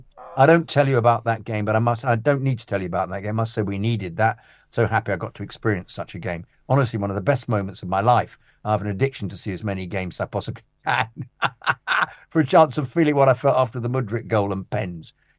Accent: Wales, United Kingdom; For context, I'm the Welsh guy who kept going to supposedly easy games where we lose one.

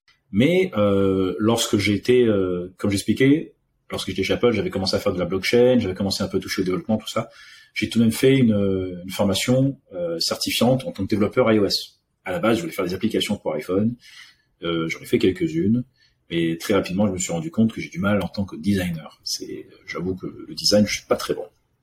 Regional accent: Réunion; also born or lived in France; Je suis né en France, mais j'ai grandi à l'île de la Réunion. Mon père est indien et ma mère est perse.

